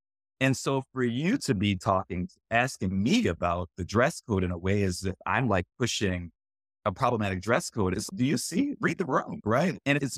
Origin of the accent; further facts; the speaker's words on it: New Orleans, Louisiana, United States; now in California, United States; like I'm from New Orleans, living out in California.